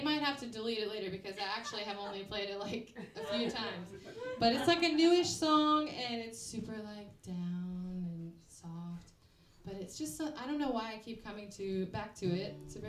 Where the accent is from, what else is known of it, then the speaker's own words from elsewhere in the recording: Benson, North Carolina, United States; This song is about my hometown. My hometown is a tiny town called Benson, North Carolina. It's only about 2,000 or 3,000 people. Very, very tiny town.